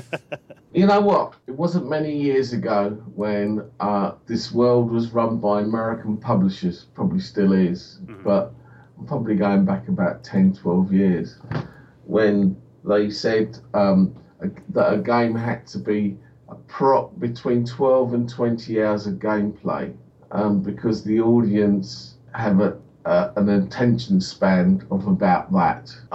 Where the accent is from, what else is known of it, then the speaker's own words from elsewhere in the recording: United Kingdom; and we're British, so therefore, let's make a history book.